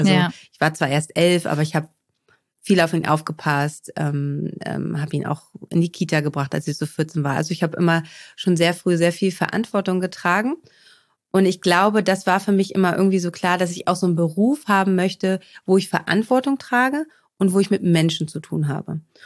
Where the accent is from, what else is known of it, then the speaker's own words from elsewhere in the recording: Schleswig-Holstein, Germany; Also aufgewachsen bin ich in Schleswig-Holstein und zwar mit meiner Mutter.